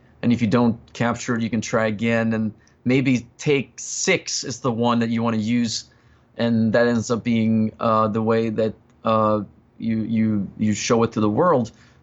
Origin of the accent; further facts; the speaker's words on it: Norway; English is a second language; I grew up in Norway, so it was great to, it was actually really my first time being able to see England